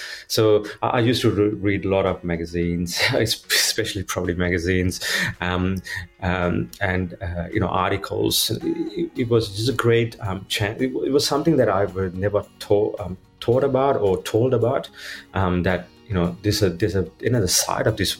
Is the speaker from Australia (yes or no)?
yes; Sydney, New South Wales, Australia; also born or lived in Hornsby; Moved to Sydney. I grew up in Sydney. It's a great place for kids to grow up. It's mainly in that Hornsby area.